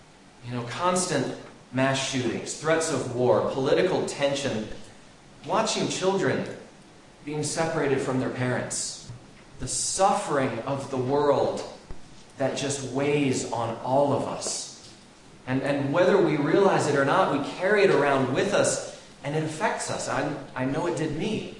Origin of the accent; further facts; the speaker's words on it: Florida, United States; So when I was about 4 or 5 years old, I was growing up in Florida.